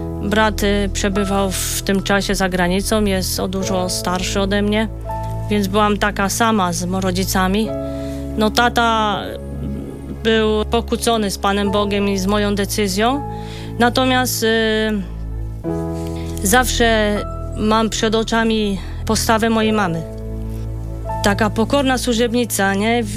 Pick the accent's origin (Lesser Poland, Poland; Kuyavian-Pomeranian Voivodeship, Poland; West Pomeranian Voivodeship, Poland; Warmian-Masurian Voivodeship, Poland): Kuyavian-Pomeranian Voivodeship, Poland; Toruń; Jestem w ogóle z Torunia, mieszkałam na Starówce Toruńskiej. W tych latach, kiedy przebiegało moje dzieciństwo, to mówiło się dzieci starówki.